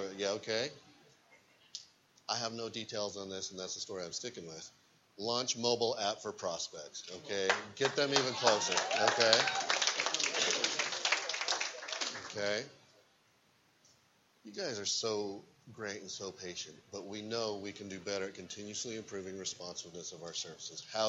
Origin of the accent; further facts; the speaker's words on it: Utah, United States; Heck, I am from Utah, right? I give myself away.